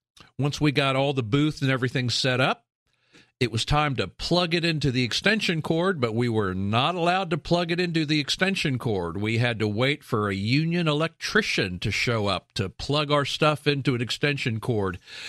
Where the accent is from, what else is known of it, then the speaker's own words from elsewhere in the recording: South Carolina, United States; I grew up in South Carolina. When I grew up in South Carolina, the South Carolina economy was really dominated by the textile industry.